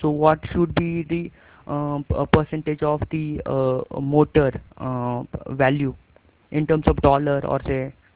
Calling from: Delhi, India; I'm currently calling from Delhi, New India, Delhi.

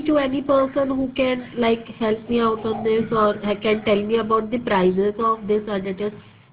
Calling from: India; Yeah, hi, I'm calling from India.

